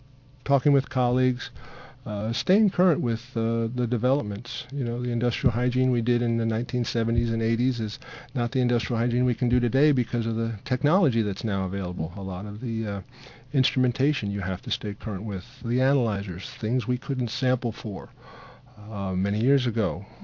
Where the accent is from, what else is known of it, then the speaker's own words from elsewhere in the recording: New York, United States; also born or lived in New Jersey; I'm from New York and New Jersey originally.